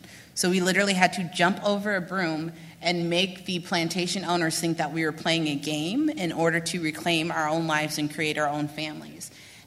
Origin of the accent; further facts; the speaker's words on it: Las Vegas, Nevada, United States; born and raised in Vegas. And Vegas is the official ninth island of Hawaii because we have such a huge diaspora there.